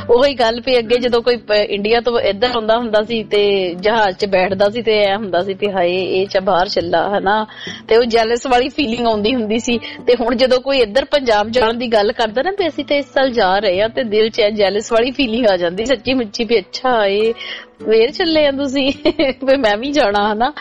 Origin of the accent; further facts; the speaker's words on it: Punjab, India; ਮੇਰੇ ਲਈ ਪੰਜਾਬ ਮੇਰਾ ਪਿੰਡ ਆ